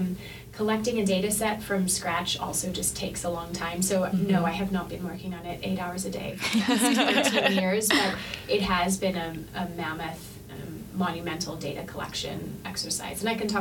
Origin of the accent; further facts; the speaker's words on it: Australia; my background is very international. I grew up in Australia. I studied abroad in a couple of different places.